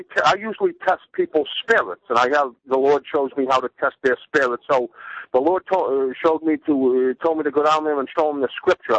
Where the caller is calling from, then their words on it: Massachusetts, United States; from Massachusetts.